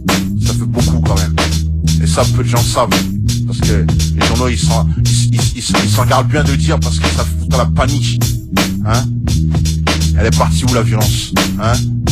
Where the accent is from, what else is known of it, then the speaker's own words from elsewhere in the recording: Paris, Île-de-France, France; je viens de Paris, hein. Je viens de Paris, je suis arrivé dans 19, à ma thèse. J'avais 5 piges, et j'en ai 23, mec.